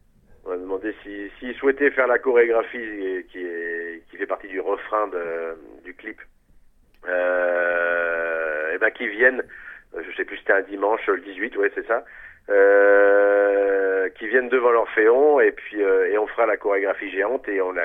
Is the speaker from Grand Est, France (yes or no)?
no; Hauts-de-France, France; c'est qu'on n'est pas ch'ti, on est flamand.